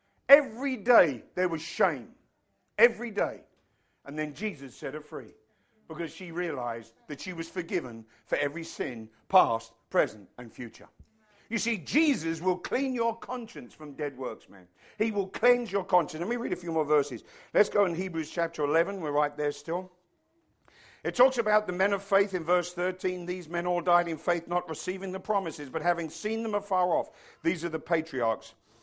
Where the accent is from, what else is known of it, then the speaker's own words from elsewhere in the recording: London, United Kingdom; I said, "Oh, we're from London."